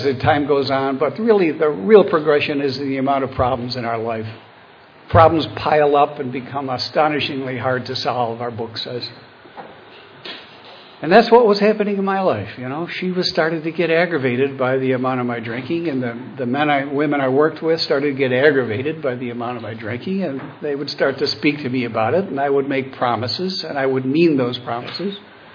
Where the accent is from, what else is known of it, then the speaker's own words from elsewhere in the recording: Buffalo, New York, United States; Born and raised in Buffalo, went to school at John Carroll University in Cleveland, Ohio, a Jesuits college, and I had a nice, privileged upbringing.